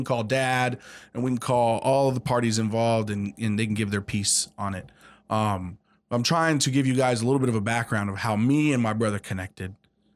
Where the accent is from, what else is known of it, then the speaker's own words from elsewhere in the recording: Jordan; they'll know that I'm from Jordan.